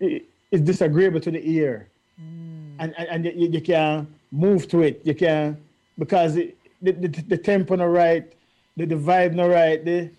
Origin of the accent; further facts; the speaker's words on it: Jamaica; So I don't discriminate, but I have to be who I am. I am African Jamaican reggae